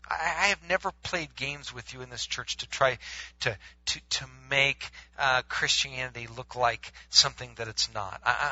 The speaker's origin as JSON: {"language": "English", "region": "Iowa", "country": "United States", "said": "I'm from Iowa. What do I know about that?"}